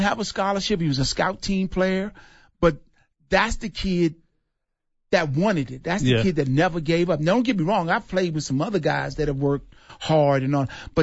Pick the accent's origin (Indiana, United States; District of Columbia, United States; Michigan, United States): District of Columbia, United States; Washington; You know, I'm a product of my own environment, growing up in Washington, D.C., losing my parents both in the fifth grade, 30 days apart.